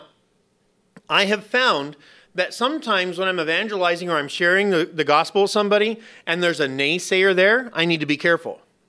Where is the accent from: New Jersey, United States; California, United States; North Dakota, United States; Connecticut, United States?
California, United States; Los Angeles; our house when we were growing up in East LA was huge.